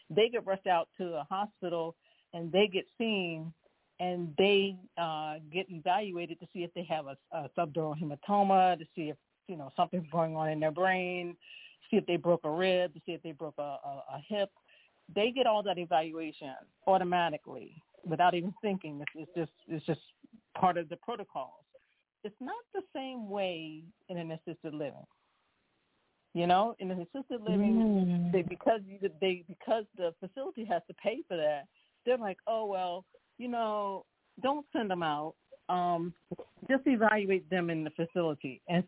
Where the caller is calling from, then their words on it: Philadelphia, Pennsylvania, United States; calling from Philadelphia.